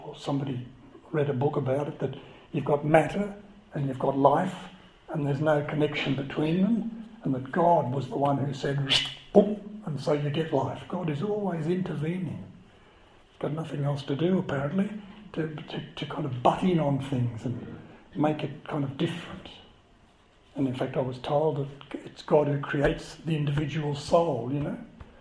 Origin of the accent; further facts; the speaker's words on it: Australia; If you're not embarrassed by being an Australian, I don't know what you're reading or who you're watching